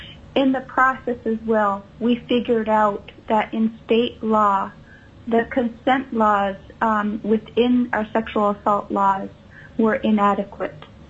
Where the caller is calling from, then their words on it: Nome, Alaska, United States; I'm calling in from Nome